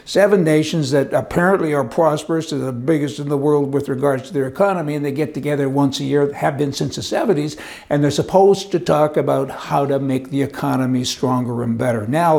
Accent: Canada; I'm a Canadian, I want to give you my perspective.

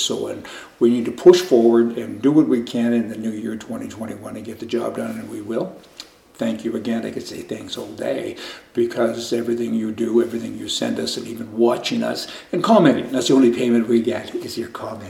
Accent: Canada; and I am Canadian, so it ain't that easy sometimes.

